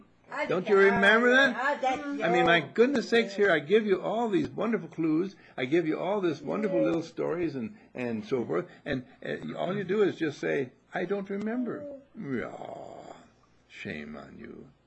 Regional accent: Wauwatosa, Wisconsin, United States; And I was raised in Wauwatosa, Wisconsin, and at Eagle Springs Lake in the summertime, and things like that.

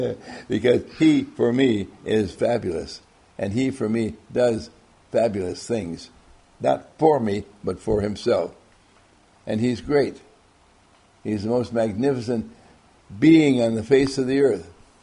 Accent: Wisconsin, United States; now in Owerri, Nigeria; I had my fun as a child, growing up in Wisconsin, growing up with my family in the towns that we were in, and it was glorious.

